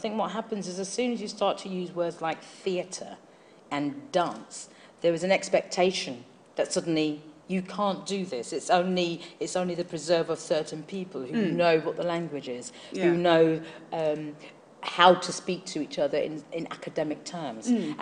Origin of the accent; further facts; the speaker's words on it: Hackney, London, United Kingdom; Me, myself, I come from Hackney in East London